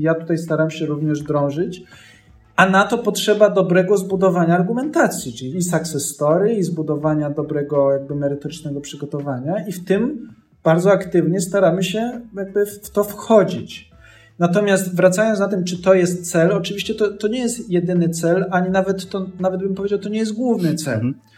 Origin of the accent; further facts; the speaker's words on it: Ghana; Polish is a second language; Mój syn ma na imię ODO. Pochodzimy z Gany. I ODO w naszym lokalnym języku znaczy miłość.